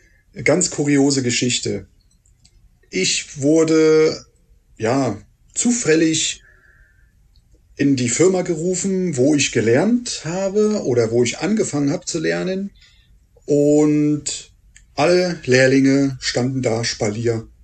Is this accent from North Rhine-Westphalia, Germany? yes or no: no; Rhineland-Palatinate, Germany; Das ist wie bei uns in der Pfalz, der Wurstmarkt.